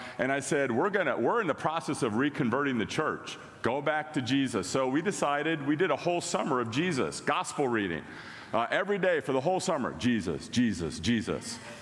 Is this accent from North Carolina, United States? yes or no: no; Iowa, United States; now in Texas, United States; I was from Iowa, so I knew, get the faucets running a little bit